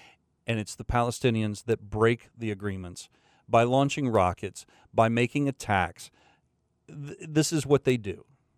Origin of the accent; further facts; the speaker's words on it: United States; We as an American people need to support the Israeli people, plain and simple.